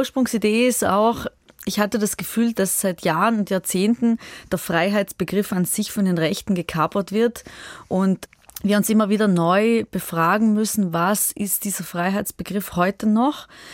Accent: Trentino-Alto Adige, Italy; ich komme ja aus Südtirol

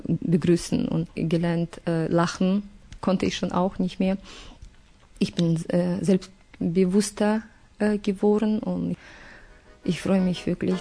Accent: Russia; German is a second language; now in Germany; als ich komme aus Russland, habe ich gedacht, dass in Frauenhaus würde ich keine Unterstützung bekommen, weil ich, wie gesagt, eine Ausländerin bin.

